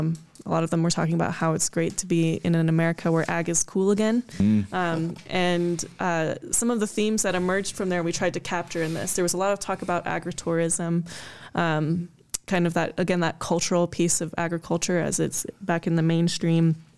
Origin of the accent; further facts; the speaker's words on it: Singapore; So I grew up overseas in Southeast Asia.